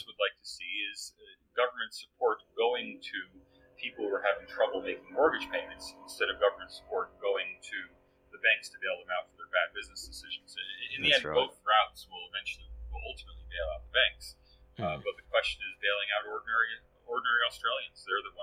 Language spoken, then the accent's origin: English; United States; I'm American, as you can probably hear